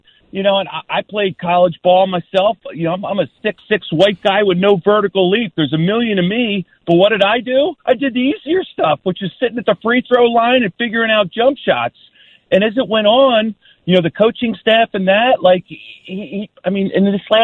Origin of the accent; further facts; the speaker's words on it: Philadelphia, Pennsylvania, United States; I'm from Philadelphia, so I've been calling about our friend Carson Wentz